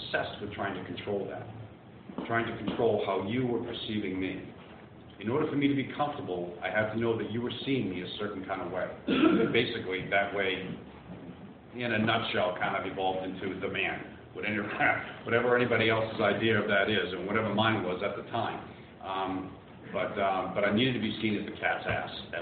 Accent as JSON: {"language": "English", "town": "Boston", "region": "Massachusetts", "country": "United States", "said": "I'm from Boston. If you haven't picked up on the accent yet, you will."}